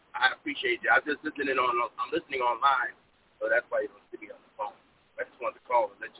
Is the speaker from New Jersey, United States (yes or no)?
yes; Englewood, New Jersey, United States; now in Monroe, United States; I'm originally from New Jersey, Englewood, New Jersey, but I live in Georgia now, about an hour northeast of Atlanta. In a city called Monroe.